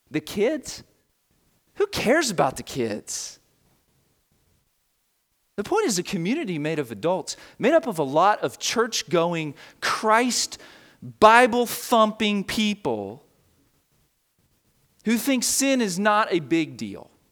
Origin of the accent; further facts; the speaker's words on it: Florida, United States; look, I'm a carpetbagger from Florida. I'm reminded of that by you all very often. I ain't from around here